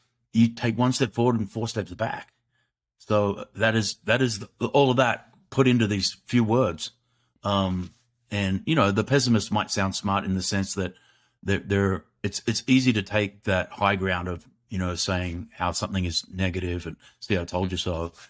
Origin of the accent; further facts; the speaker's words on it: Australia; growing up in Australia, which is a great country